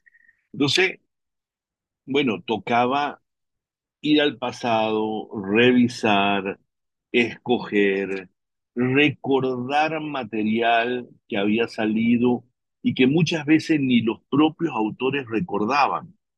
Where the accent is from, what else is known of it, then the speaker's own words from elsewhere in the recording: Argentina; moved away; siempre me impresionó mucho la dictadura en Argentina, que es un poco la razón por la que nosotros salimos de Argentina